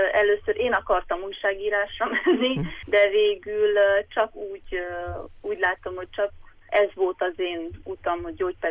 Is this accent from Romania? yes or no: yes; Sângeorgiu de Pădure, Mureș County, Romania; Erdőszentgyörgyön születtem, ott éltem